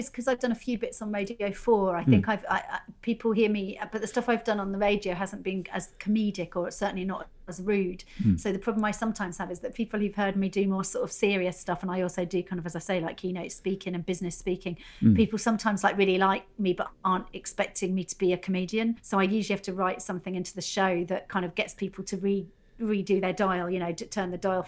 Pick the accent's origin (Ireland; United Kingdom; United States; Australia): United Kingdom; South West England; where I grew up in Dorset.